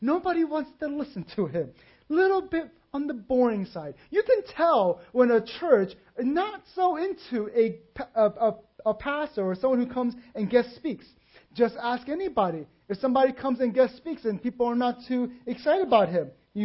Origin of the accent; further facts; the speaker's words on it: the South, United States; I come from the South, so you know when they say that, it's not a compliment.